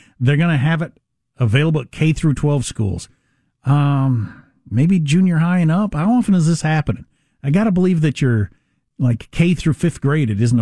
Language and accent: English; South Dakota, United States; I'm from South Dakota. So I can say that. This is not some sort of like coastal elitism. I'm from South Dakota.